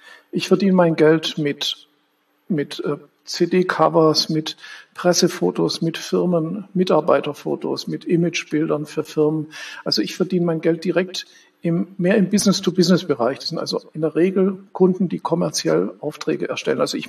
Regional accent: Stuttgart, Baden-Württemberg, Germany; now in Berlin, Germany; Ich bin ja in Stuttgart aufgewachsen, hatte dort viele Kontakte

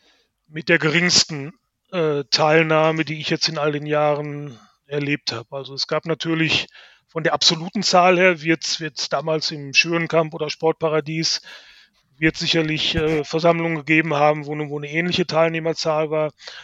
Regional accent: Gelsenkirchen, North Rhine-Westphalia, Germany; Da fühle ich mich als gebürtiger Gelsenkirchen natürlich schon angegriffen

